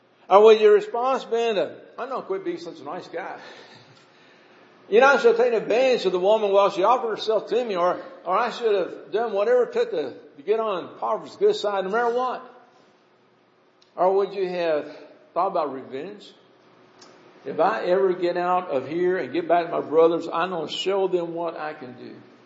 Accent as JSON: {"language": "English", "town": "Louisville", "region": "Kentucky", "country": "United States", "tie": "born or raised there", "said": "Growing up in the West End of Louisville, there were some families, and there were some siblings that didn't get along with each other, and you knew it."}